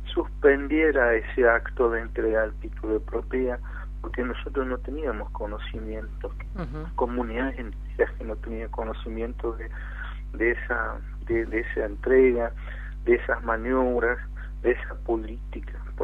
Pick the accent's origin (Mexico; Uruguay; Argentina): Argentina; Buenos Aires; Nosotros, los que somos de Nueva Pompeya